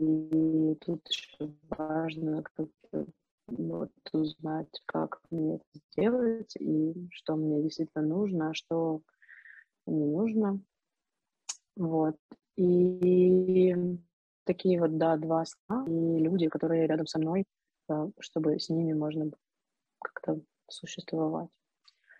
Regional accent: Odesa, Odesa Oblast, Ukraine; И вот море мое, потому что я девочка из Одессы и все дела.

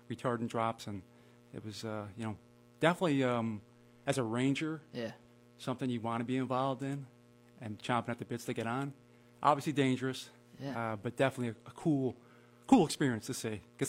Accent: Berlin, New York, United States; I am originally from Rensselaer County, a small town called Berlin. It's about 40 minutes to the east of Albany.

